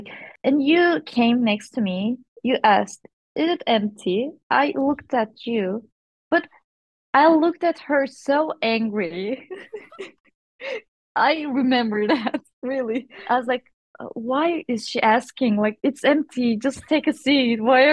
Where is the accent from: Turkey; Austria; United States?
Turkey; So I'm from Turkey and I'm 25 years old.